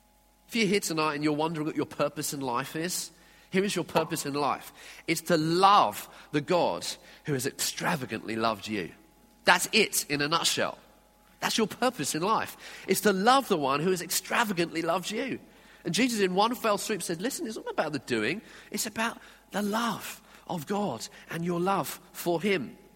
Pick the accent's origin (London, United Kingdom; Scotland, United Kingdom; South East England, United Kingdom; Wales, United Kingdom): South East England, United Kingdom; I grew up in Sussex as a teenager. And I went to a Catholic school.